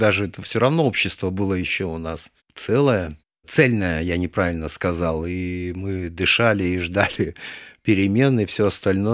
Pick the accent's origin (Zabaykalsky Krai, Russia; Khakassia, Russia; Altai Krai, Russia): Zabaykalsky Krai, Russia; now in Moscow, Russia; Ну, что я с провинции? Это я с Забайкалья.